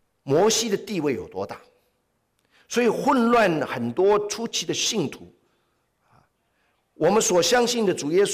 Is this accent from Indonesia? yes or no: no; China; 大家知道我们中国人最熟悉的一句话，不孝有三，怎么样？